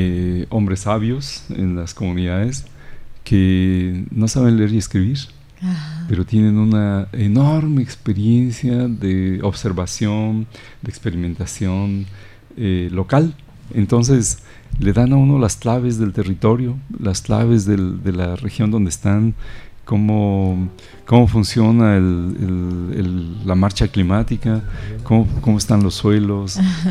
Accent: Mexico; Yo vengo de México

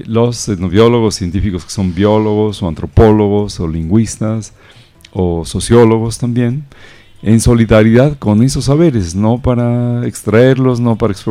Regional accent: Mexico; Yo vengo de México

